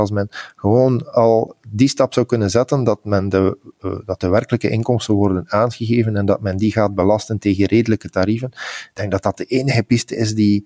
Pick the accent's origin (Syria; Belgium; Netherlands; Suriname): Belgium; Als ik als Belg een kapitaal heb